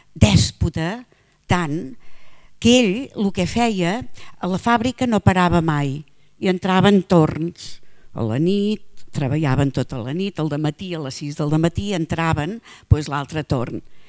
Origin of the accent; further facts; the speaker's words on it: Barcelona, Catalonia, Spain; Ah, doncs nosaltres som de Barcelona. Nosaltres sempre diem de Barcelona.